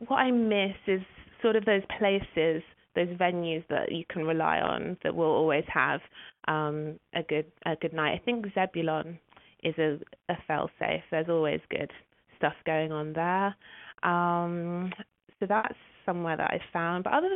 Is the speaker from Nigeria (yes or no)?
yes; Nigeria; I'm Nigerian, and Wahala in Yoruba means troubles.